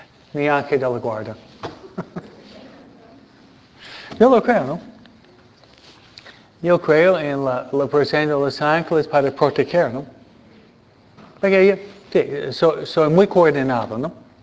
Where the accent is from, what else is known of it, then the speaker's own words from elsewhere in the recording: New York, United States; Soy neoyorquino, no sé si es neoyorquino, se mueve rápido en todo, ¿no?